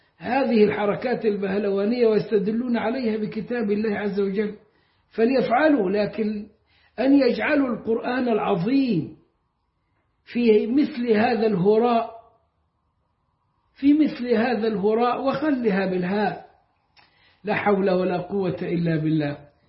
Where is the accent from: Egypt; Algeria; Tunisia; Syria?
Egypt; born or raised there